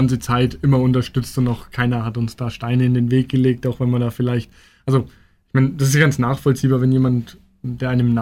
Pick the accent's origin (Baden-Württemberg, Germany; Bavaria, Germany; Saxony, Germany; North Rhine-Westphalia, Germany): Bavaria, Germany; Fichtelberg; Genau, und ich komme auch aus dem Fichtelgebirge, 7 Kilometer weiter aus Fichtelberg.